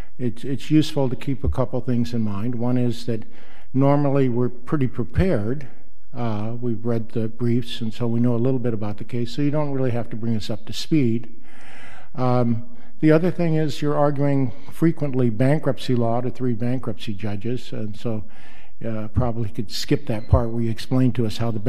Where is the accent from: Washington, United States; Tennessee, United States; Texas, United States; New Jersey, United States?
Washington, United States; Yakima; I'm the chief of the bankruptcy appellate panel, and I'm from Yakima, Washington.